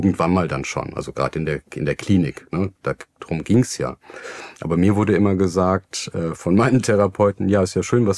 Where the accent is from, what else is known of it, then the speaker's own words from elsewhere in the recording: Germany; Und dann kommen wir nach Deutschland zurück. Einmal meine Heimat, das war meine Heimat sozusagen.